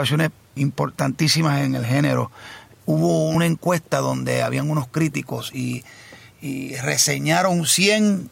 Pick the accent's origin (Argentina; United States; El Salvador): United States; New Jersey; now in Orlando, United States; yo soy puertorriqueño, de padre puertorriqueño, nacido y criado en el estado de New Jersey. Hace 6 años me instalé en Orlando, Florida. Estoy a 3 horitas norte.